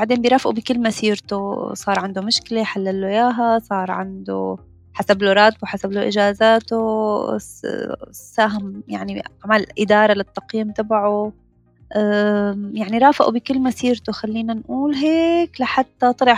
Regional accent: Syria; moved away as an adult; also born or lived in Turkey; هلأ أنا طلعت من سوريا، مثل ما قلت لك ما لحقت خلص الماجستير، طلعنا على تركيا.

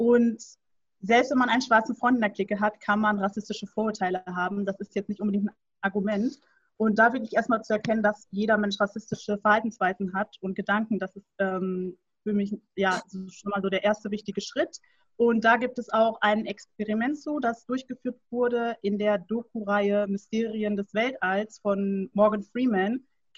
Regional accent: Soest, North Rhine-Westphalia, Germany; born there; Ich komme gebürtig aus Soest, bin 24 Jahre alt und mein Papa ist schwarz und kommt aus Gambia. Meine Mama ist weiß und kommt aus Deutschland.

